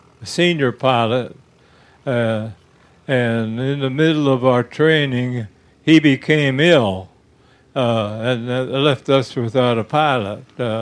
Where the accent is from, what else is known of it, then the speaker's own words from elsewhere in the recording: Dayton, Ohio, United States; But I was born and raised in Dayton, Ohio